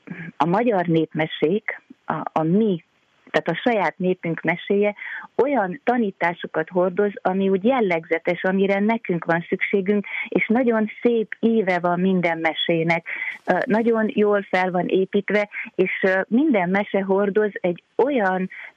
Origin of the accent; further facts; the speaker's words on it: Odorheiu Secuiesc, Harghita, Romania; Én Székelyudvarhelyen születtem Erdélyben, hát és így ebben a hangulatban nőttem fel kertben, állatok között